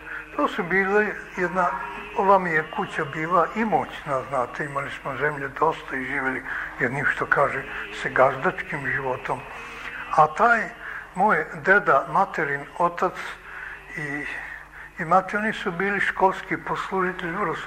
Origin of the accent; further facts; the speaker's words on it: Vojvodina, Serbia; born there; Ja sam rođen u Bačkoj, znači, Bačka je za mene najlepša zemlja na svetu. To je ravnica, znate, vrlo plodna. I onda to je ovako severni deo našega srpskoga naroda, znate.